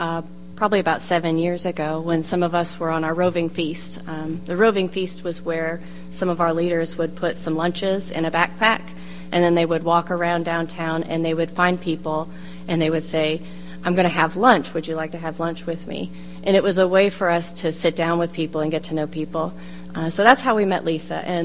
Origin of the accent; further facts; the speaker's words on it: Michigan, United States; I grew up in Michigan, and our cornbread was really more like corn cake.